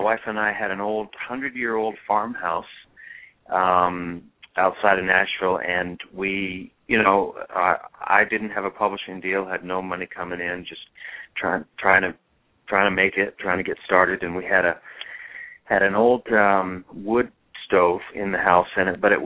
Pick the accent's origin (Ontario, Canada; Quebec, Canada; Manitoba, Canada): Ontario, Canada; Bracebridge; moved away as an adult; wondering whether I'd made the worst decision of my life by moving 1,000 miles from Bracebridge, Ontario, my hometown